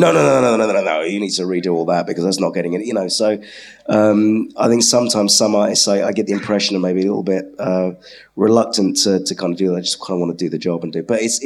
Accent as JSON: {"language": "English", "region": "North West England", "country": "United Kingdom", "accent": "Scouse", "said": "That's my Scouse accent. It's terrible."}